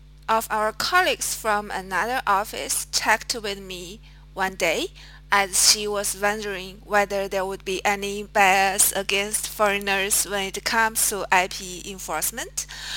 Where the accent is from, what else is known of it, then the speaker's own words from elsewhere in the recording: China; English is a second language; from China. I'm now the head of patents China of Spruson & Ferguson.